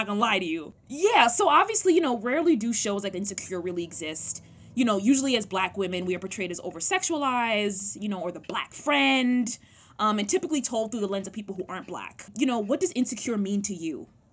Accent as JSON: {"language": "English", "region": "New York", "country": "United States", "tie": "born or raised there", "said": "I grew up in the Upper East Side."}